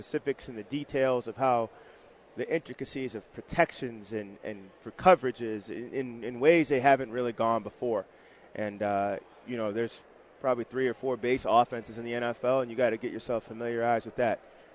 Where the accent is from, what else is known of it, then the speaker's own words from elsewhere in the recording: Massillon, Ohio, United States; now in San Diego, United States; So I grew up in Massillon, Ohio.